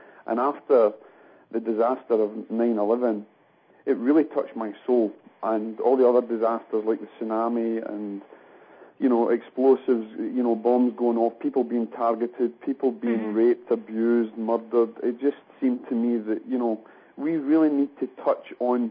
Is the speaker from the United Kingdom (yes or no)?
yes; Scotland, United Kingdom; I'm a Scotsman.